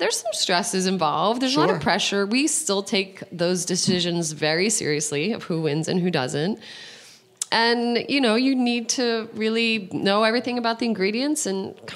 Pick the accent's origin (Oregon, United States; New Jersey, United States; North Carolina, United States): New Jersey, United States; Jersey City; born there; But I was born in Jersey City, so I'm 100%. I can only say that I'm lucky that I don't have the accent.